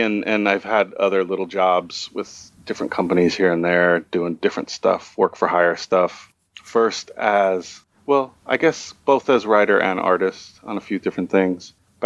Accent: San Francisco, California, United States; Like I went to an art high school in San Francisco. I'm from San Francisco

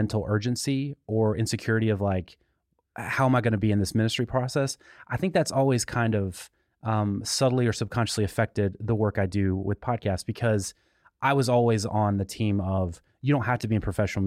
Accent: the South, United States; I think a rite of passage in growing up in the South, in the evangelical South, is should I become a youth minister if you're a guy?

